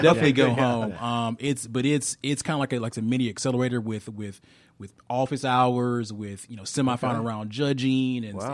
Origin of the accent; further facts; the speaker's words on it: Alabama, United States; You know, I'm from Alabama, big Nick Saban fan.